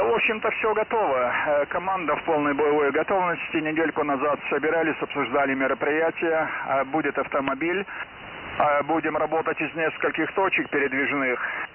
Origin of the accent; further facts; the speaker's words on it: Usadishche, Leningrad Oblast, Russia; это 43 километра отсюда, моя родная деревня Усадище.